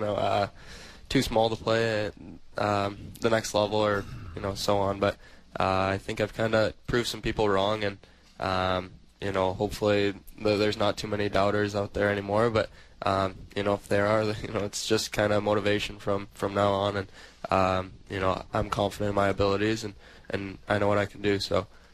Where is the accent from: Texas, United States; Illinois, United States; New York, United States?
Illinois, United States; Chicago; Yeah, I'm from Chicago, so it's pretty special to be here for the first time.